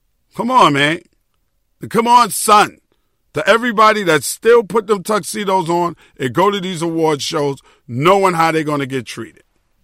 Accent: New York City, New York, United States; I'm from New York City, the home of hip-hop

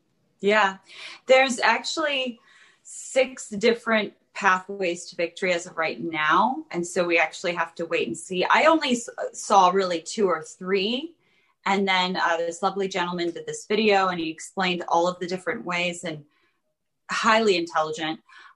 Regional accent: United States; I never voted for Obama, but I never disregarded him or disrespected him because I love being an American.

